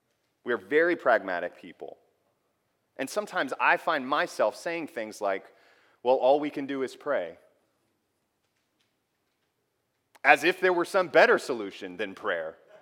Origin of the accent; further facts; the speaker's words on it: United States; You know, we're pragmatic American people, right? We like stuff that works.